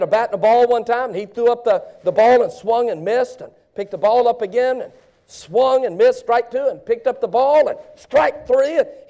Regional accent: Baton Rouge, Louisiana, United States; My wife was raised in Maine. I was raised in Baton Rouge.

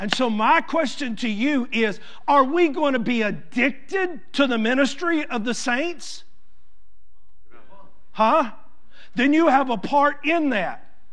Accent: Georgia, United States; I'm from Georgia. I'm a little slow.

